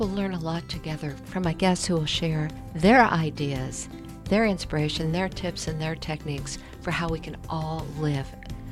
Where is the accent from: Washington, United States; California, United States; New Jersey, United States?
Washington, United States; Vashon Island; And what better place to be learning about living a more creative life than on Vashon Island, my hometown, where we seem to abound in creatives.